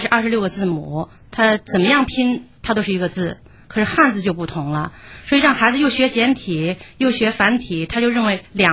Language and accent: Chinese; Northeast China, China; 我老家是东北的。